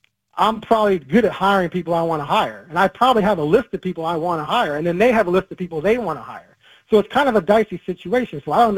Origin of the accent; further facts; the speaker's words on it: Chicago, Illinois, United States; So I'm from Chicago, so I'm a Chicago area sports fan, Bulls, Bears, Cubs.